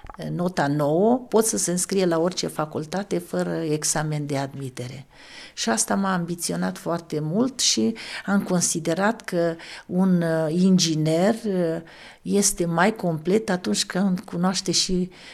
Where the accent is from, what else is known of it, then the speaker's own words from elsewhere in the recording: Unirea, Dolj, Romania; M-am născut în Comuna Unirea, județul Dolj, într-o familie de țărani săraci. Am terminat liceul la Calafat.